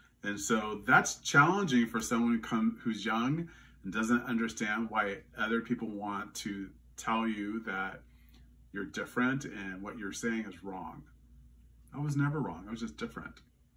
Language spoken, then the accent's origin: English; Louisiana, United States; accent: Louisiana; I don't sound like I come from Louisiana. I don't sound like I have a Southern accent or a Louisiana accent, which is different than the South.